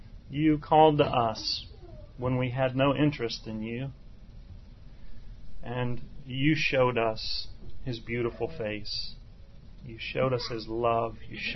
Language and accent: English; Indianapolis, Indiana, United States; moved away as an adult; Now, I'm not from the South. I grew up in Indianapolis, but I've been in the South for quite a few years now, since about 1995, and I've always felt that it was a mistake to be born in Indiana